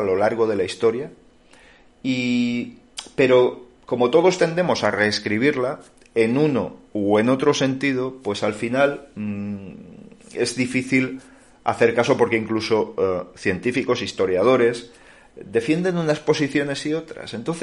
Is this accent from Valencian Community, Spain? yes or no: yes; Manises, Valencian Community, Spain; first language Valencian; Spanish is a second language; mi idioma materno es el valenciano. Yo aprendí a hablar valenciano antes que castellano. Yo en una población que se llama Manises, y oye, a mí el castellano me sonaba raro